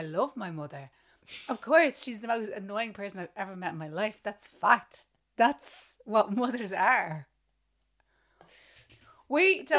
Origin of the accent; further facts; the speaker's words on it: Ireland; growing up in Ireland.